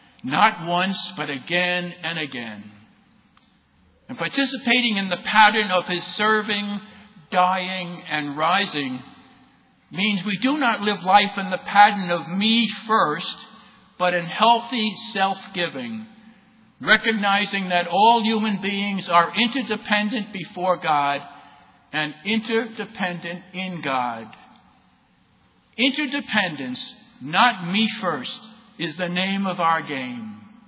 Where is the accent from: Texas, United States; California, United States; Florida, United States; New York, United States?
New York, United States; Brooklyn; born there; My birth in Brooklyn, New York was not a fact, it was an event. That I was born in Brooklyn is a fact now and always.